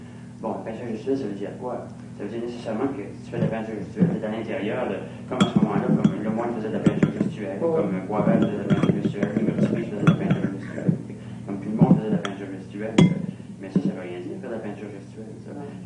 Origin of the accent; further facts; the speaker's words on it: United States; que je m'exprime plus comme un Américain, que je suis. Finalement, je suis un Américain.